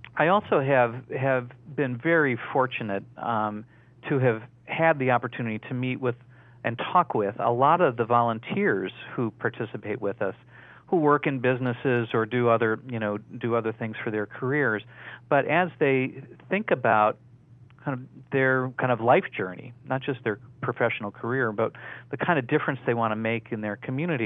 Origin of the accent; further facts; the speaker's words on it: Minneapolis-St. Paul, Minnesota, United States; now in Atlanta, United States; was a volunteer in my hometown of Minneapolis-St. Paul, Minnesota